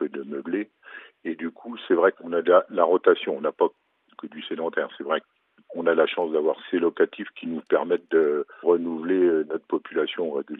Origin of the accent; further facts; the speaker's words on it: Grand Est, France; par chez nous en Champagne